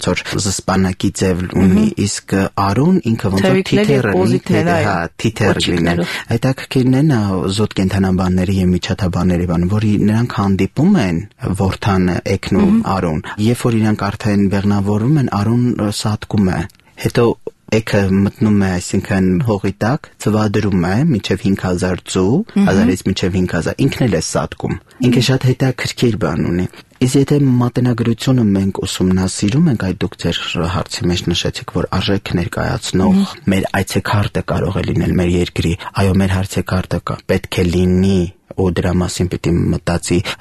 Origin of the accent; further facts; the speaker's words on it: Jrarat, Armavir Province, Armenia; born there; ես ինքս ծնվել եմ հենց Ջրառատ համայնքում